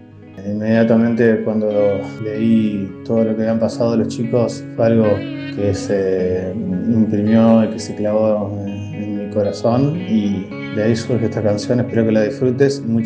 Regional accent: Santa Fe, Argentina; de Santa Fe.

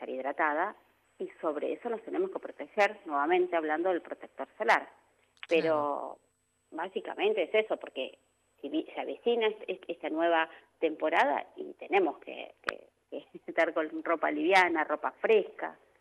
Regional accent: Avellaneda, Buenos Aires Province, Argentina; yo soy de Avellaneda Centro

